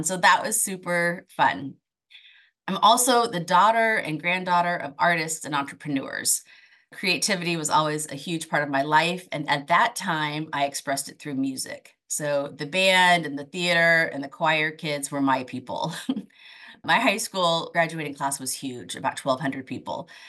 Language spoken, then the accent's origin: English; Blue Springs, Missouri, United States; also born or lived in Oregon; I was born in Oregon and lived here for about 8 years before my whole family moved to the Kansas City area, Blue Springs specifically. And I spent the rest of my childhood living there until I left for college.